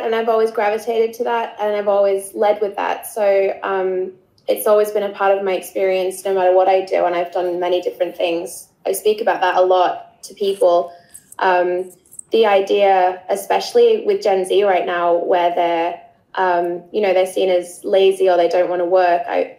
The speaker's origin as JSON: {"language": "English", "region": "Yorkshire and the Humber", "country": "United Kingdom", "tie": "born there", "said": "I was born in Yorkshire, which is in the north of England."}